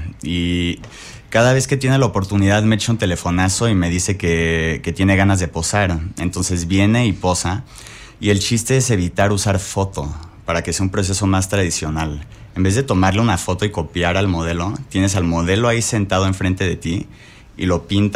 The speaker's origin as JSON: {"language": "Spanish", "region": "Querétaro", "country": "Mexico", "tie": "born or raised there", "also_born_or_lived": "United States", "said": "Y llevo en Querétaro desde los 3 años de edad, entonces me considero prácticamente queretano."}